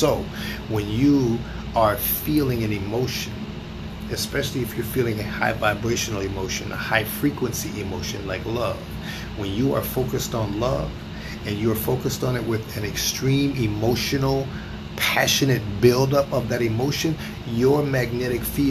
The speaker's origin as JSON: {"language": "English", "country": "United States", "said": "because as an American, you know, we're so used to being in the lap of luxury and having everything at our beck and call."}